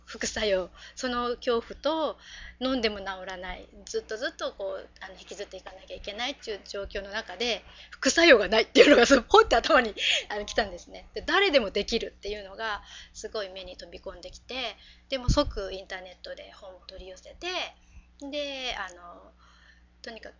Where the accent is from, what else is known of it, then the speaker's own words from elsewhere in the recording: Fukuoka, Japan; はじめまして、福岡から来ました